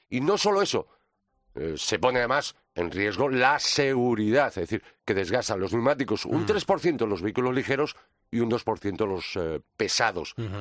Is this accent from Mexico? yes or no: no; Pontevedra, Galicia, Spain; Y Pontevedra es mi tierra natal